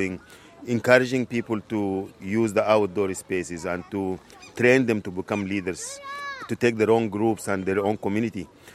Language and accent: English; Sudan; Yeah, I come from Sudan.